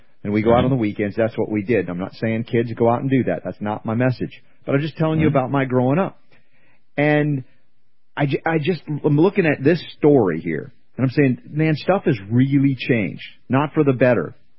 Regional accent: the South, United States; I grew up in the South and we drank beer before.

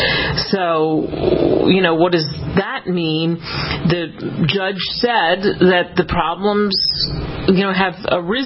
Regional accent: Northeast, United States; Because I grew up in the Northeast and I've lived all over the country

